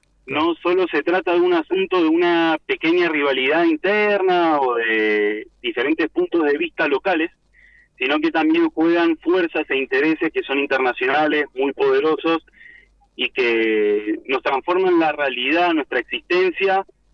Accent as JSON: {"language": "Spanish", "country": "Argentina", "said": "los mismos intereses que tenemos como pueblo argentino"}